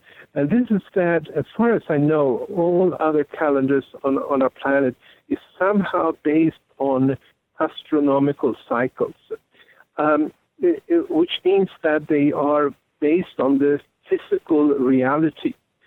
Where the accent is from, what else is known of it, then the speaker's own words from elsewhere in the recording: Sweden; I was born and raised in Sweden